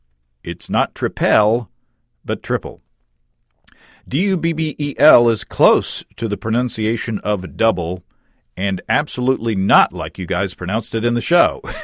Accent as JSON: {"language": "English", "region": "Arkansas", "country": "United States", "said": "See, I'm from Arkansas."}